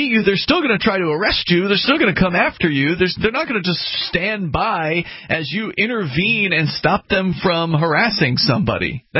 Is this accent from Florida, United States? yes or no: yes; Florida, United States; moved away; And I moved up from Florida, where I was born and raised.